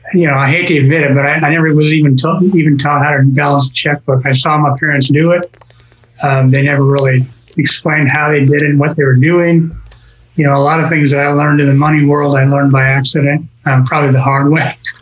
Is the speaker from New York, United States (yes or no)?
no; Colorado, United States; also born or lived in Tulsa, Oklahoma; Actually, I grew up in Colorado.